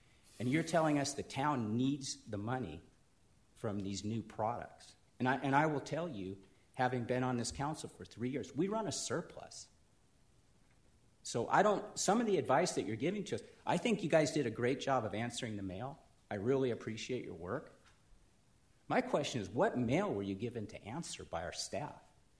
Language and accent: English; Torrance, California, United States; I came from a place where the revenues were way higher than in Oral Valley. I come from Torrance, California.